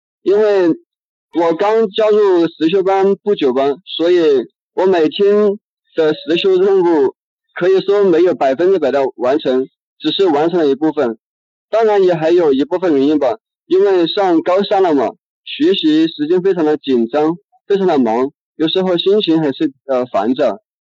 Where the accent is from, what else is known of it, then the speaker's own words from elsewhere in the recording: Guizhou, China; 我是贵州人嘛，这个普通话不太标准。